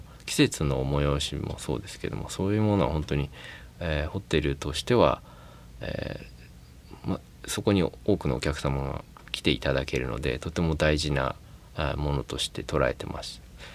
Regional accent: Shizuoka, Japan; 自分は静岡で生まれ育ってこういう性格とか考え方なんだなっていうのをすごく感じますね。

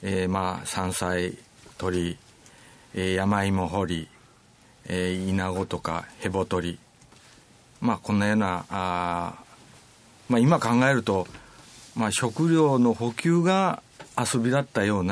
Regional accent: Inabu, Aichi, Japan; 豊田市といってもですね、以前は東鴨郡、もっと前は北設楽郡なんですけど稲部町というところで、平成17年に豊田市に合併したもんですから

